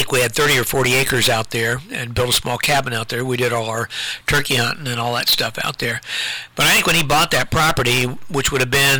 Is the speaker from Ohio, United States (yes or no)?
yes; Lucasville, Ohio, United States; I grew up in Lucasville. We used to think traveling to Columbus was an all-day trip, which it was.